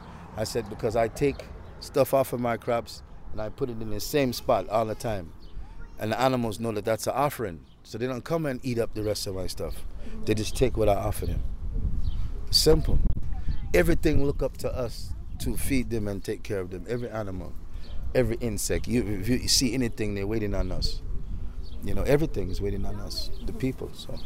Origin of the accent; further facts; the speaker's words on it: San Pedro, Belize District, Belize; now in Detroit, United States; I'm from Belize, San Pedro, the island of love.